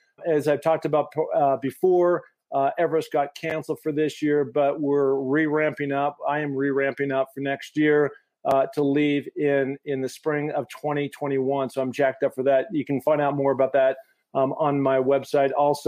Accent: Seattle, Washington, United States; growing up in Seattle. I went to a big high school right in the city, Roosevelt High School.

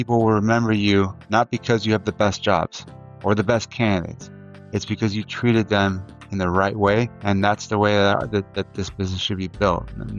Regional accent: Miami, Florida, United States; also born or lived in Buenos Aires; I was born in Buenos Aires. My mom brought me here when I was three, to Miami.

